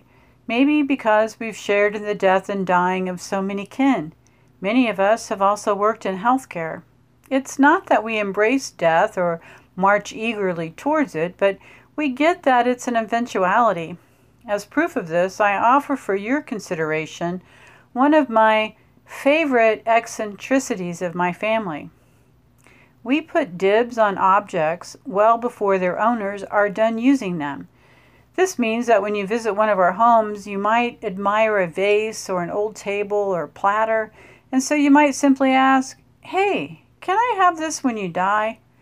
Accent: Dodge City, Kansas, United States; from Dodge City, Kansas

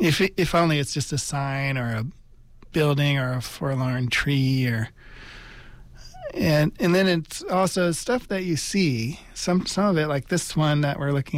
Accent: Redding, California, United States; This is in Reading, my hometown of Reading. It's where I grew up.

